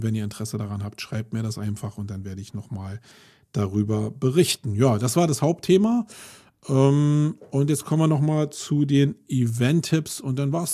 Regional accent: Germany; als Deutsche

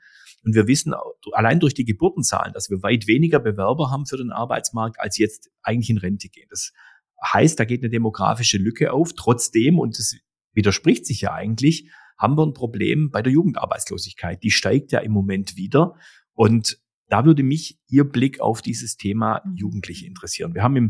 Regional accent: Heidenheim, Baden-Württemberg, Germany; war dieser Tage in meiner Heimat in Heidenheim

